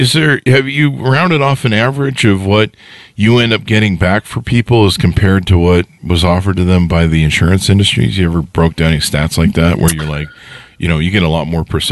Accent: California, United States; I grew up in California. Like, we didn't have hurricanes. It wasn't Florida.

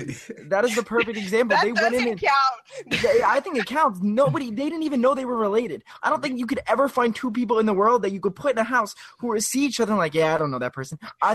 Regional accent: New Jersey, United States; I'm from New Jersey. We're both Jersey guys.

